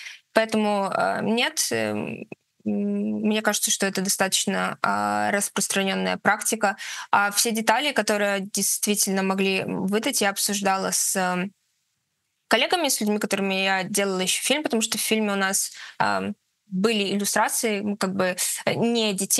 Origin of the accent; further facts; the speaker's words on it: Belarus; Я из Беларуси.